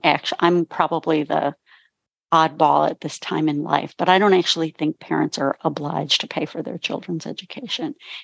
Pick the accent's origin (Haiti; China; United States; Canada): Canada; Ontario; Yeah, I grew up in Southern Ontario, Canada.